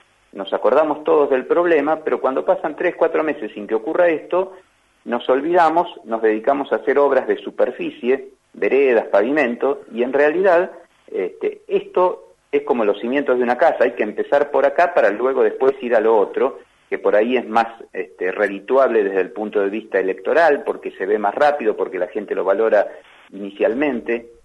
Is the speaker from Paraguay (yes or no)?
no; Argentina; como argentinos que somos